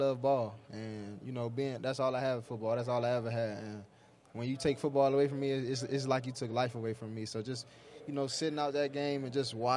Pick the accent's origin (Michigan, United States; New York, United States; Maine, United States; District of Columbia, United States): District of Columbia, United States; Washington; born or raised there